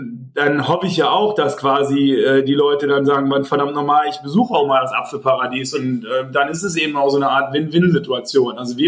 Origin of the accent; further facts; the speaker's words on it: Tönisvorst, North Rhine-Westphalia, Germany; ich komme ja hier aus Forst eigentlich gebürtig, hier aus Tönesforst und das ist ja doch sehr ländlich geprägt so ein bisschen hier unseren Obsthof.